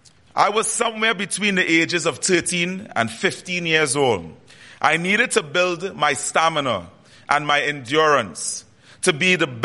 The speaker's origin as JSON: {"language": "English", "country": "Trinidad & Tobago", "said": "As you can tell, I have an accent. I'm from the Caribbean, from Trinidad and Tobago specifically."}